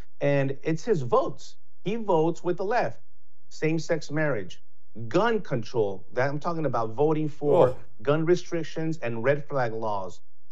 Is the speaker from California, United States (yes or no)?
no; El Paso, Texas, United States; You see me as a Hispanic American. Let me tell you, I'm born and raised in El Paso, Texas, and I'm a Texan, and I'm an American.